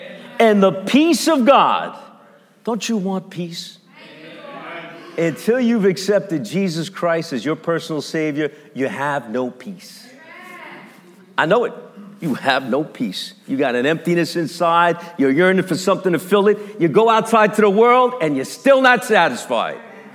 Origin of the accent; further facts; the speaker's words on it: New York City, New York, United States; I come from Bensonhurst, and when we cross the border, there's Borough Park.